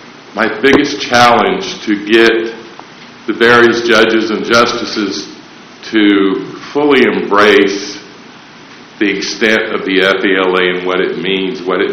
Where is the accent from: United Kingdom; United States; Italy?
United States; Charleston, South Carolina; I'm from Charleston, South Carolina.